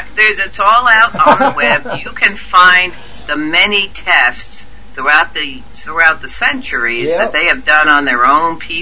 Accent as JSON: {"language": "English", "country": "United States", "said": "I'm an American. Our country is the best country."}